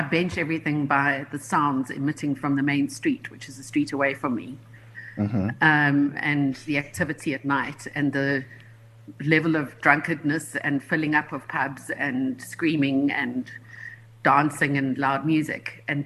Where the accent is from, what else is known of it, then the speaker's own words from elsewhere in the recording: Glen Vista, Gauteng, South Africa; I was from the posh side of the south. I was from Glen Vista.